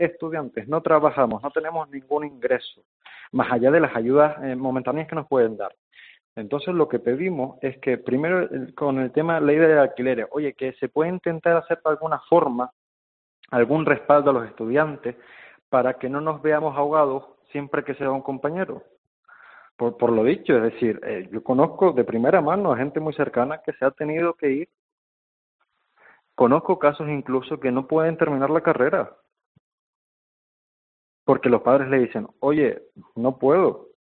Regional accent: Canary Islands, Spain; yo que soy de Fuerteventura, que es una isla no capitalina

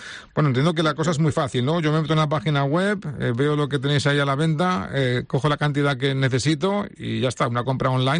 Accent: Valencia, Valencian Community, Spain; la gente que somos de aquí de Valencia, a veces nos cuesta identificar aquellas naranjas que nos comíamos cuando éramos pequeños

